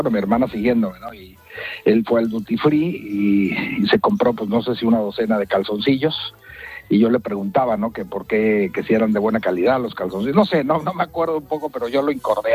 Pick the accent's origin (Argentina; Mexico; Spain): Mexico; cuando era yo un chamaco con mi hermana, somos mexicanos, ¿no?